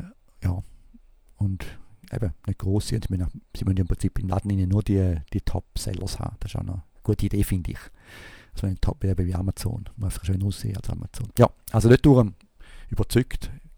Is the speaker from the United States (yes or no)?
yes; United States; bei uns in Amerika